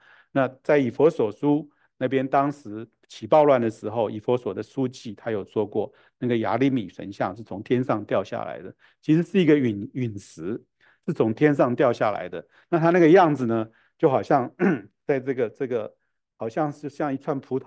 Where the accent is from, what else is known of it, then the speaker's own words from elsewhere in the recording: Taiwan; 我们从台湾来的